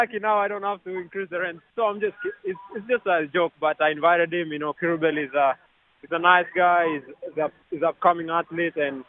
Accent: Kenya; So it's all about the mentality and how we grew up in Kenya, and the life was tough and everything was tough.

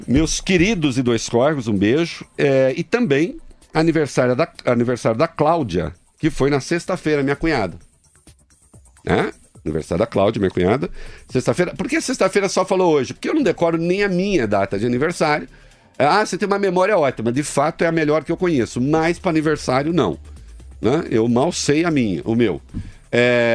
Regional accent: Guarapuã, São Paulo, Brazil; born there; Eu nasci no subdistrito, nasci em Guarapuã.

